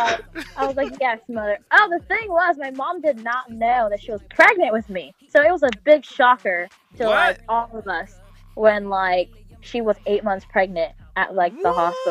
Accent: Queens, New York, United States; born there; So my mom apparently loved having her children in America. So that's just like her thing. So I was born in Queens, New York.

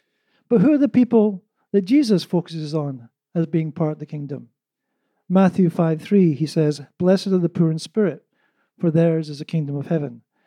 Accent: Canada; now in Antalya, Turkey; Living in Antalya doesn't mean I stop being Canadian or British. Now, thankfully, those two loyalties, Canada and Britain, have never clashed, at least not yet.

